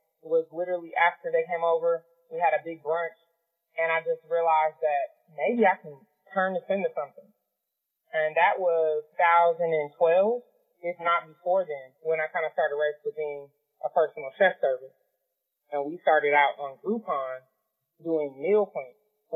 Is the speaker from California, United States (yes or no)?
yes; Oakland, California, United States; But we grew up in Oakland, California.